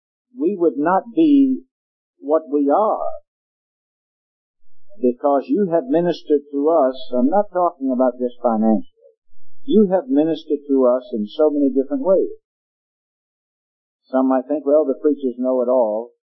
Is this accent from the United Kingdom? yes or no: no; Richmond, Virginia, United States; Saturday night, I'll drive 3.5 hours to Richmond, my hometown, and minister there on the Lord's Day